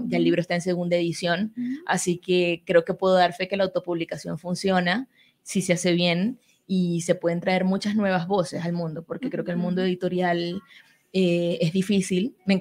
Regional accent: Cabimas, Zulia, Venezuela; accent: Zulian voseo; Entonces estaba muy pendiente de la correctora, que ella entendiera también cómo hablábamos la gente de Cabimas, ¿no? Con esta J ahí medio atravesada caribeña.

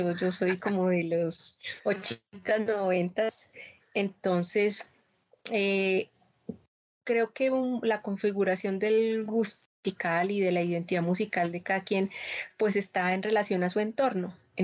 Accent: Bogotá, Colombia; Yo soy bogotana, pero de familia de norte de Santander

